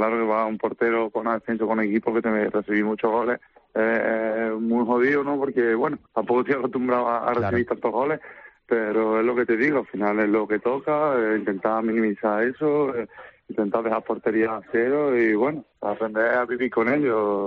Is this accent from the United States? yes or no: no; Córdoba, Andalusia, Spain; Aparte de porque sea canterano de allí, porque bueno, es mi tierra, ¿no? Tengo mi familia allí, tengo a mis amigos allí